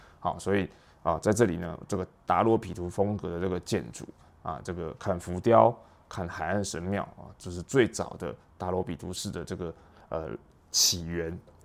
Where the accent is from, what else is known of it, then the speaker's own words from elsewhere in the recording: Taiwan; 只是对于我们台湾人来说，对他的了解不是特别的深刻。